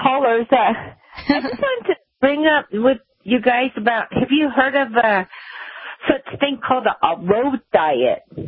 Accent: South Korea; also born or lived in California / Boston; now in United States; I'm actually originally from South Korea, but I lived in California for 10 years, and I lived in Boston for 3 years.

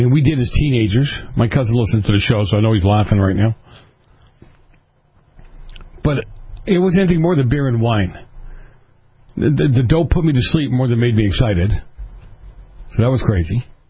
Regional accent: Massachusetts, United States; My home state, Massachusetts, God bless.

